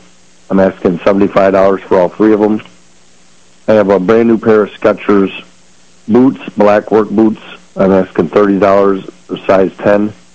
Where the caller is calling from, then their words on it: Mount Morris, United States; I'm calling from Mount Morris.